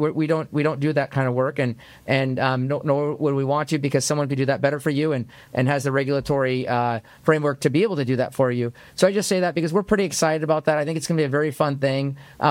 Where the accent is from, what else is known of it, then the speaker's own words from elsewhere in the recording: Seattle, Washington, United States; I grew up in Seattle, Washington, numerous times in my life. We went across the border when I was 8 years old.